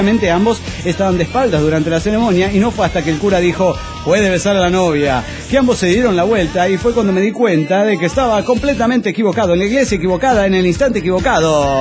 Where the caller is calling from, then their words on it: Cochabamba, Bolivia; de Cochabamba, Bolivia.